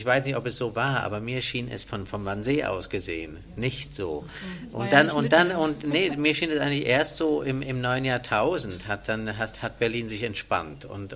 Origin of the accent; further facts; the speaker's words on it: Glarus, Switzerland; bin ich aufgewachsen in den Bergen, im Glarnerland, in der Schweiz, wo mein Vater eine Stelle angenommen hatte und habe beide Staatsbürgerschaften.